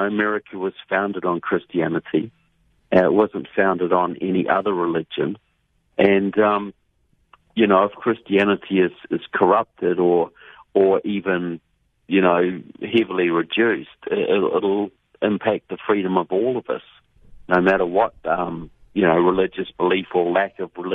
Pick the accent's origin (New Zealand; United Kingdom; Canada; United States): New Zealand; Yeah, look, I'm from New Zealand, as people probably guessed.